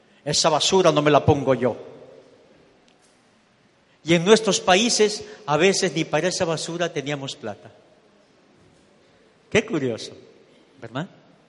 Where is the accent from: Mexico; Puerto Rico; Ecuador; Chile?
Ecuador; Y en el año 90 me regresé para Miami, me regresé para Ecuador. Yo soy ecuatoriano.